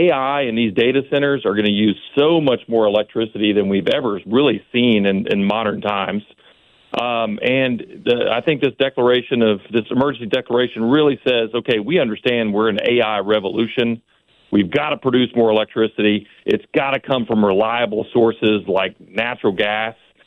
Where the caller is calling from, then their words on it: Houston, Texas, United States; And I'm calling you from Houston, Texas this morning. So, you know, I lived that storm, and we were without power for about 49 hours.